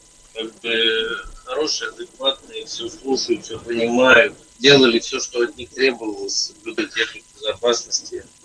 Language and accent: Russian; Astrakhan, Astrakhan Oblast, Russia; Еду в Астрахань, в родной город.